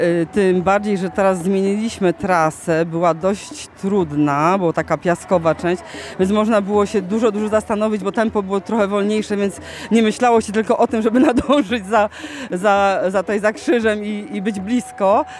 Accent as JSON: {"language": "Polish", "town": "Zbiersk", "region": "Greater Poland Voivodeship", "country": "Poland", "said": "bo jestem z parafii ze Zbierska, z parafii świętej Urszuli."}